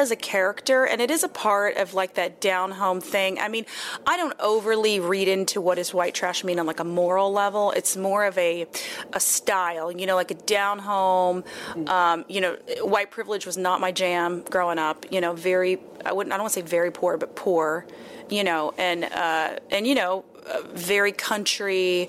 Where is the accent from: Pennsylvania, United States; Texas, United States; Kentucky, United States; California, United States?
Texas, United States; We're both from Texas, and that we found out the same night.